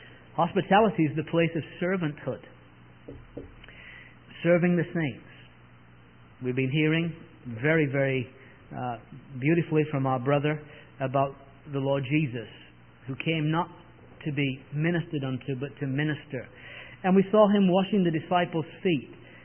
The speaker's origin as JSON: {"language": "English", "town": "Leeds", "region": "Yorkshire and the Humber", "country": "United Kingdom", "tie": "born or raised there", "said": "We lived in Leeds in England. That's where my hometown is."}